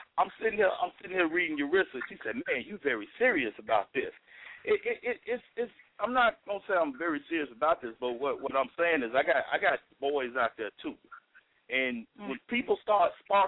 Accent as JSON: {"language": "English", "town": "Chicago", "region": "Illinois", "country": "United States", "said": "You know, hey, I'm from West Side."}